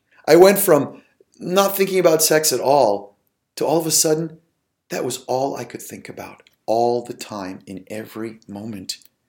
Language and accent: English; Lebanon; And they found out I was from Lebanon, and they thought, well, where's Lebanon? And they discovered, oh yeah, that's right, that's that little country in the Middle East.